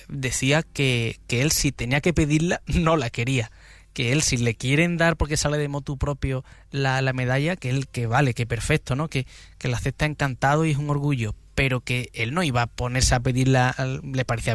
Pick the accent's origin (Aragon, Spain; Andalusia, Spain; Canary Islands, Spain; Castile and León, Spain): Andalusia, Spain; A mí, como andaluz